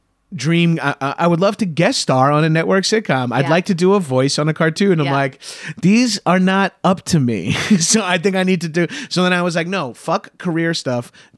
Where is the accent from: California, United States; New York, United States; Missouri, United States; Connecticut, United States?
New York, United States; accent: New York; oh man, my New York accent came out.